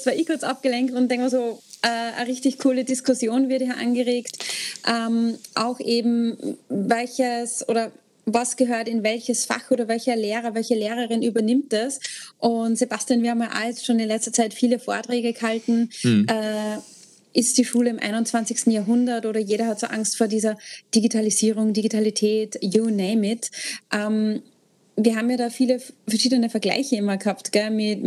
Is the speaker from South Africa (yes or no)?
no; Austria; bei uns in Österreich wird jetzt diskutiert